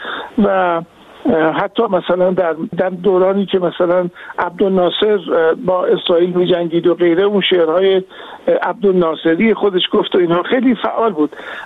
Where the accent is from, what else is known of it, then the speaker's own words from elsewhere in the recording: Iran; now in London, United Kingdom; بعد که من از ایران آمدم بیرون و نموندم